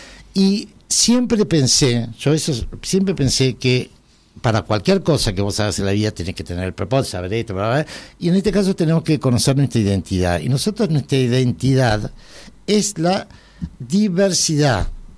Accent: Argentina; Entonces, nosotros tenemos que tener muy claros como argentinos

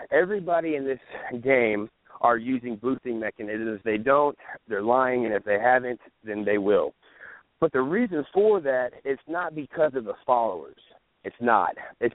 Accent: Texas, United States; I'm from Texas, not born out. Yeah, I was never raised out here in this Hollywood life

